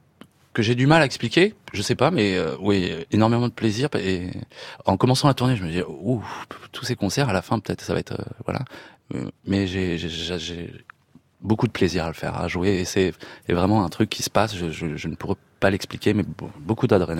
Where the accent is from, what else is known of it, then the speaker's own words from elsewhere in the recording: Poitiers, Nouvelle-Aquitaine, France; il est venu à Poitiers, ma ville natale